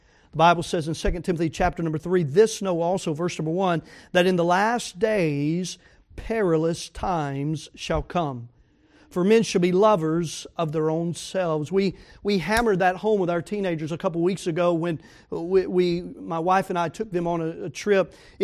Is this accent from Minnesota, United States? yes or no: no; Tennessee, United States; But that's just me, I'm from Tennessee.